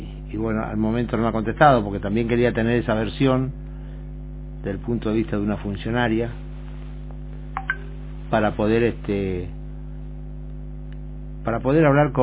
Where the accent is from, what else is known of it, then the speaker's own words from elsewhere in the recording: Argentina; pero lo veo así como argentino, que tal vez le redituaría más a la nación industrializar lo que produce el campo